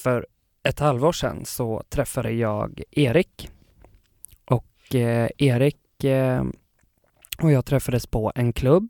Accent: Katrineholm, Södermanland, Sweden; moved away as an adult; now in Stockholm, Sweden; Jag är 25 år. Jag är uppvuxen i Katrineholm och flyttade till Stockholm för... Tre år sedan.

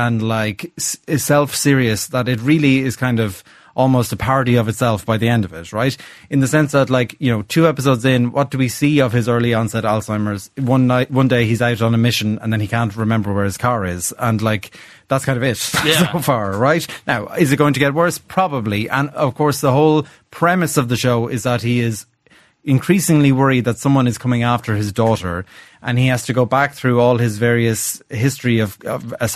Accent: Ireland; but I self-identify as an Irish middle class person.

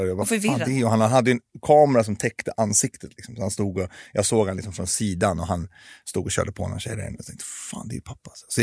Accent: Stockholm, Stockholm County, Sweden; Min pappa är från Israel. Min mamma är härifrån. Och jag är uppvuxen på Södermalm.

